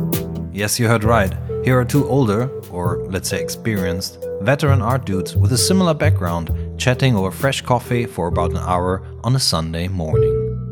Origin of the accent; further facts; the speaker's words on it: Hamburg, Germany; Everybody expects us, because we're from Hamburg up north, that we're fine wit